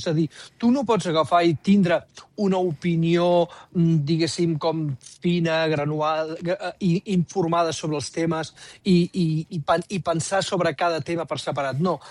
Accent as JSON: {"language": "Catalan", "town": "Badalona", "region": "Catalonia", "country": "Spain", "said": "Jo soc de Badalona, ciutat rebelde"}